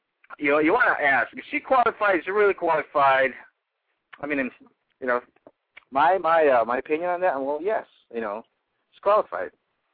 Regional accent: Philippines; I'm a Filipino.

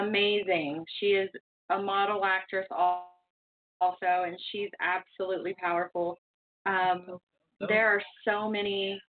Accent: Ohio, United States; I say cosplay. I'm from Southern Ohio. I'm country.

